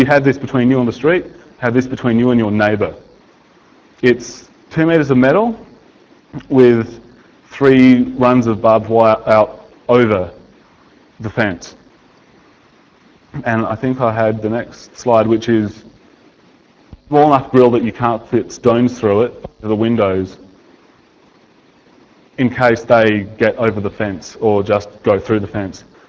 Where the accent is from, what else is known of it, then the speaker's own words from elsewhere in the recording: Australia; I'm from Australia, where if you're feeling a bit nervous about your neighbours, you might bother to lock the door.